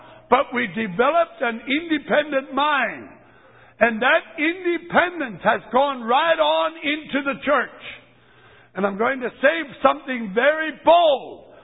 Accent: United States; I'm an American.

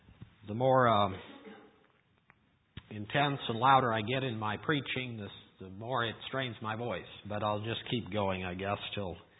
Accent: Iowa, United States; Now, I grew up in Iowa, and I've been on a few rivers there, and That's where I've lived most of my life.

